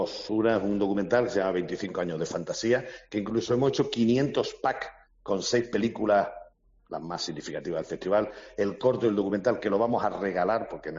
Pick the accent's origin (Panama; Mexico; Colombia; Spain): Spain; Arenas de San Pedro, Castile and León; los cines de mi pueblo natal, de Arenas San Pedro, donde yo veía cine de pequeño, las películas que veíamos en los 70 y los 80.